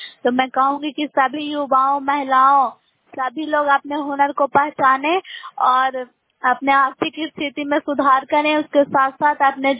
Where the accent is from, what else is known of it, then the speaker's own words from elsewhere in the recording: Bairiganj, Bihar, India; ग्राम बैरीगंज post Makrata जनरलंदा की निवासी हूँ।